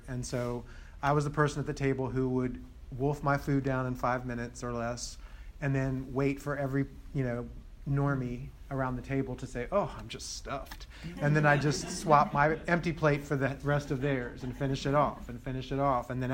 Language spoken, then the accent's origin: English; Washington, District of Columbia, United States; moved away; I'm from Washington, D.C., so I moved here. I thought that California was going to solve my eating problem.